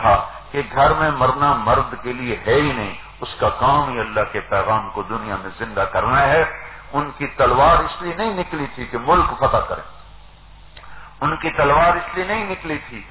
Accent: Multan, Punjab, Pakistan; میرا ضلع ملتان بنتا ہے.

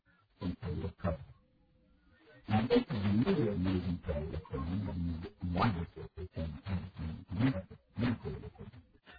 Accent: Texas, United States; Even in my home state of Texas

